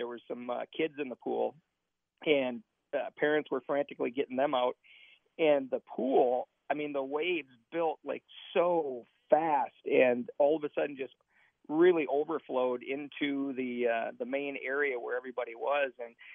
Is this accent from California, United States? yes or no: no; Minnesota, United States; Okay, so I'm from Minnesota. I've never experienced a earthquake ever.